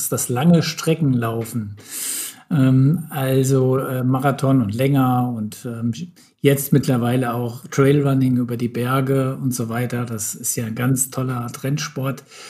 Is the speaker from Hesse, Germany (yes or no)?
yes; Bad Nauheim, Hesse, Germany; Ich bin in Bad Nauheim groß geworden, das ist zwischen Frankfurt und Gießen. Bad Nauheim ist bekannt für Eishockey, jeder spielt dort Eishockey.